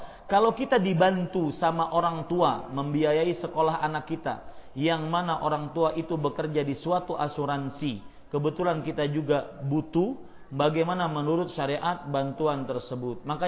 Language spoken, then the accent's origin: Indonesian; Banjarbaru, South Kalimantan, Indonesia; saya berasal dari Banjarbaru, ini dari kampung saya. Kebetulan pulang kampung ke Payakumbuh